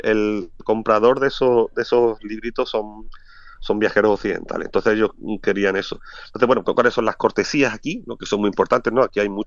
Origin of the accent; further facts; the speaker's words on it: Spain; Como los españoles, por ejemplo, somos muy directos, ¿no?